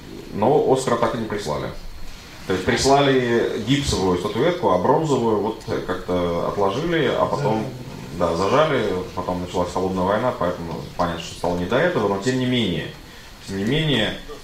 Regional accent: Saint Petersburg, Russia; как ленинградец

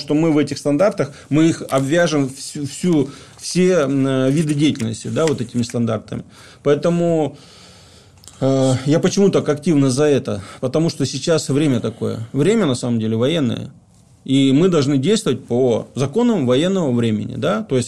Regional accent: Siberia, Russia; now in Saint Petersburg, Russia; Сибирь большая, поэтому мне кажется, что я вот год с небольшим здесь, да, в Питере, мне кажется, что Сибирь подвинулась к Питеру

